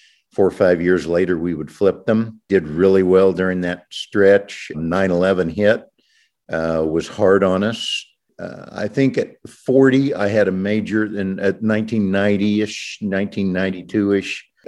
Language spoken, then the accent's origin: English; Kansas, United States; So I'm a Kansas farm kid, grew up farming, learned the work ethic at a very early age, went to Kansas University my junior year.